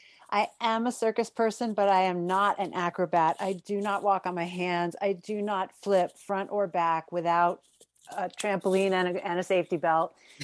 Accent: Queens, New York, United States; when I think back about my growing up in Queens, the neighborhood was fairly diverse

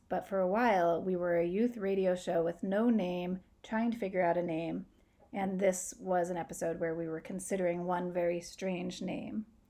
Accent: Hudson, New York, United States

